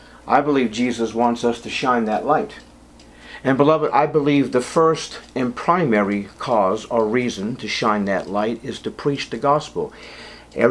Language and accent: English; East Coast, United States; I was raised on the East Coast.